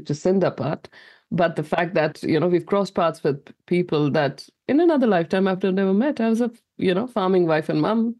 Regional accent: Punjab, India; And we come from Punjab. So we are Sikhs, a small minority religion in India, and Punjab, so if I have to describe something, it's when I was growing up, it was wheat fields as far as the horizon, golden, till where the eye could see.

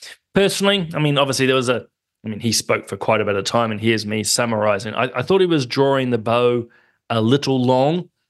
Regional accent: New Zealand; there's nothing wrong about being a New Zealander and being proud about our country and proud about our heritage.

